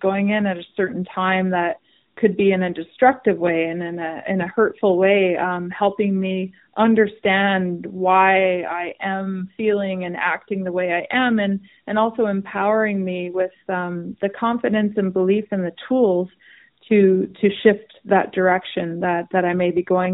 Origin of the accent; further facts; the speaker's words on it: Winnipeg, Manitoba, Canada; being a city kid growing up in Winnipeg